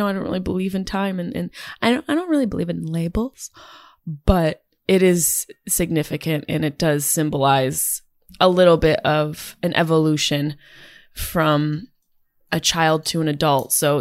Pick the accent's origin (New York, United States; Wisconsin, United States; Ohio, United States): New York, United States; It'll be my first show in my hometown without either of my parents there.